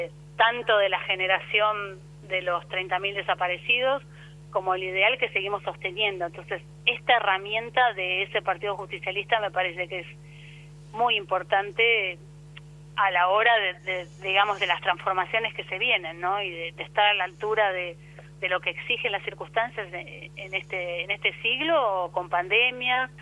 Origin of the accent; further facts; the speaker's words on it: Argentina; los desafíos que tenemos como argentinos y argentinas en este siglo XXI